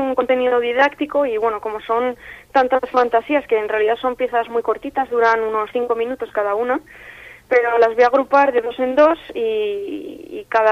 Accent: Laredo, Cantabria, Spain; es la primera vez que doy un recital en mi pueblo

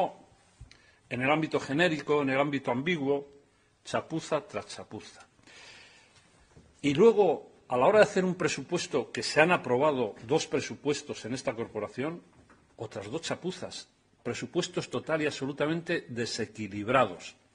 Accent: Laredo, Cantabria, Spain; los que somos de Laredo sabemos el gran problema

